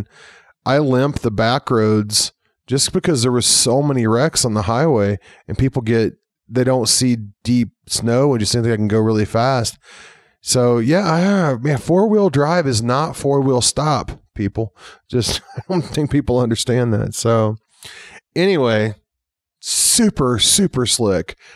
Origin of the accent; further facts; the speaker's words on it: Missouri, United States; I grew up in Missouri where they say, if you don't like the weather, wait a minute.